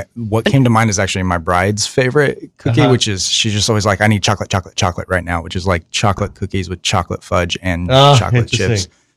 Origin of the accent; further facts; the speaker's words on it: Illinois, United States; I'm from Southern Illinois.